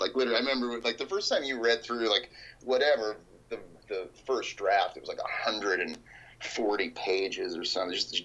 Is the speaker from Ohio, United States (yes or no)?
no; Greenpoint, New York, United States; were floored by the fact that I'm from Greenpoint.